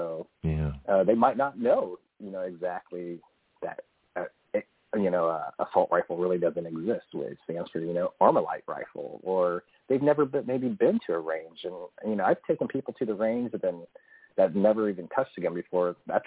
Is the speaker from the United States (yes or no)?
yes; United States; I'm an American. And I'm an American, and we're free, so I can.